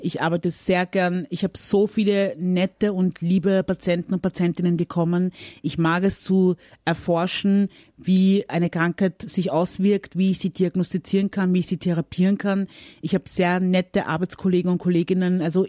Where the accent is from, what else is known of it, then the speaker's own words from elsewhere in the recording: Vienna, Austria; weil ich bin hier groß geworden, ich sehe mich und identifiziere mich als Österreicherin beziehungsweise als Wienerin